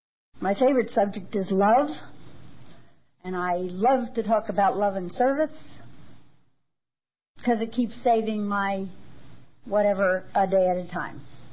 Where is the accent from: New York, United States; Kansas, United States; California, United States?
California, United States; Aptos; I'm a grateful alcoholic. I just had a bowl of soup with some AA friends. I'm over here from Aptos with my traveling companion, Cheryl.